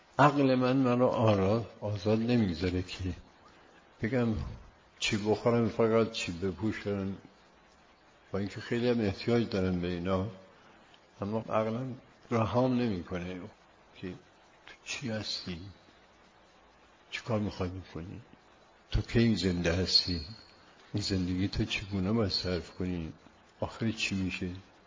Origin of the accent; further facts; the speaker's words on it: Yazd, Iran; هم در شهر خودمون که دارالعباده بود